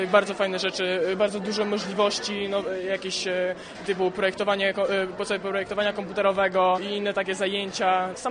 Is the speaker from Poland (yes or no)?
yes; Działoszyn, Łódź Voivodeship, Poland; now in Wieluń, Poland; bo ja nie jestem stąd przede wszystkim. Ja jestem tutaj z Działoszyna akurat.